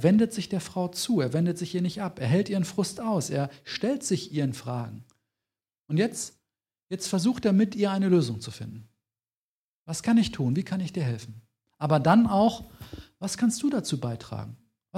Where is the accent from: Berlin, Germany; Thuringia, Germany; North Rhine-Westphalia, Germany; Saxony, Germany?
North Rhine-Westphalia, Germany; Dortmund; ich komme aus Dortmund, also in der Stadt.